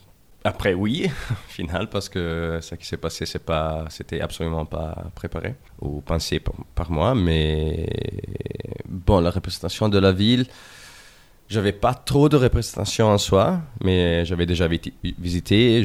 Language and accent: French; Lombardy, Italy; French is a second language; now in Berlin, Germany; Plus ou moins, ça fait 6 ans que je suis à Berlin. Je viens du nord de l'Italie, d'un petit village à la frontière avec la Suisse, dans la région de Milan, la Lombardie.